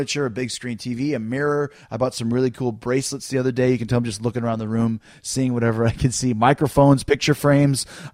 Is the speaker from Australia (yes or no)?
no; Canada; I don't know, I'm from Canada.